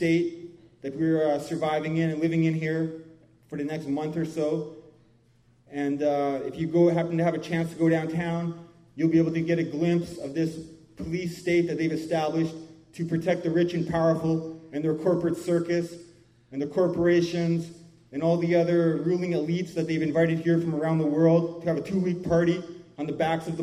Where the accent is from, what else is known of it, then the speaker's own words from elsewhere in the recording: British Columbia, Canada; I'm from the Kwakwaka'wakw Nation, as my brother Gert mentioned. And my people's territory is on North Vancouver Island.